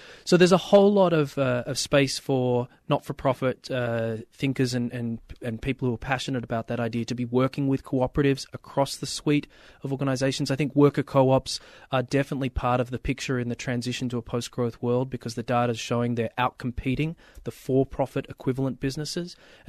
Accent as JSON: {"language": "English", "country": "Australia", "lives_now": "United States", "said": "I'm from Australia, in case you didn't pick up"}